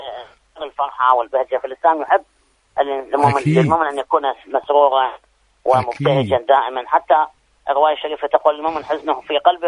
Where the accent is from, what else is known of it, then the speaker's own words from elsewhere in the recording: Iraq; يعني عندنا بالعراق مع الأسف يعني هذه الأمور غير موجودة